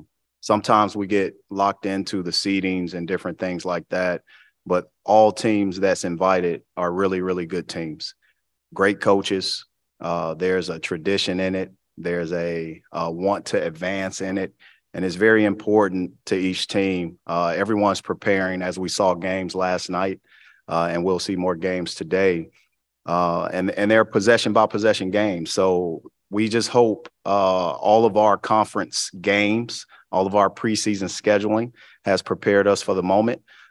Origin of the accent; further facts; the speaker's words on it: Chicago, Illinois, United States; As a kid growing up in Chicago, leaving on a journey to become a student athlete and living a dream.